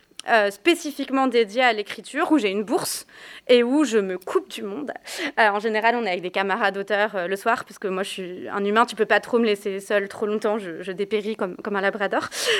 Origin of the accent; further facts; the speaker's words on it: Nouvelle-Aquitaine, France; je vais faire la même chose en Corrèze aussi, qui est aussi de là d'où je viens